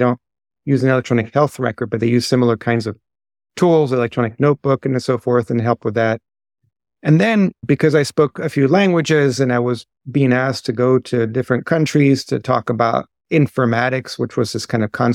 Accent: London, United Kingdom; also born or lived in Paris, France / Barcelona, Spain / Virginia, United States / Providence, United States; now in United States; I grew up in Europe. I was born in London, lived in Paris and Barcelona, and immigrated to the States.

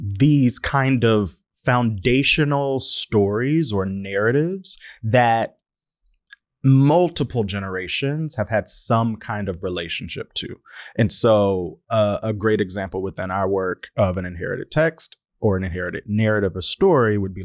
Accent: Shreveport, Louisiana, United States; I'm from Shreveport, Louisiana.

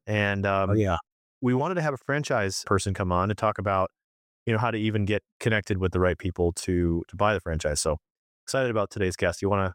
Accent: Detroit, Michigan, United States; Speaking of Michigan, you know, I grew up in the Detroit area and, you know, worked at Subway, worked at Arby's, worked at many different franchises.

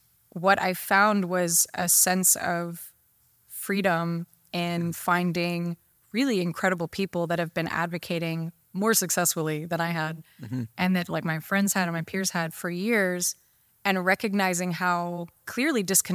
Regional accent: Texas, United States; Home is Texas.

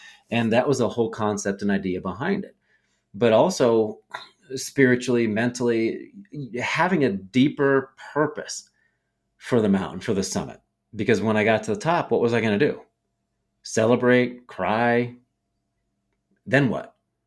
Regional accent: Willard, Ohio, United States; I was born and raised in Willard, Ohio, small farming community. Mom and dad raised this Midwest young man to have moral standards, ethics, and personal core values to make decisions.

